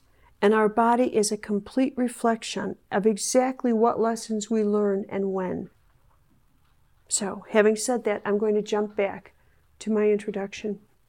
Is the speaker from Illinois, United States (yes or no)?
yes; Chicago, Illinois, United States; I was in Chicago, my hometown